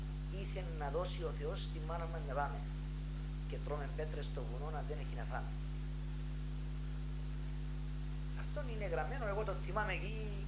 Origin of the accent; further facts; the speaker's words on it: Agios Mamas, Central Macedonia, Greece; Και από αυτόν τον σύλλογο που λέγεται Αναγνωστήριον ή Παλιγκενεσία διαχθήκαμε πολλά οι Άγιο Μαμίδες.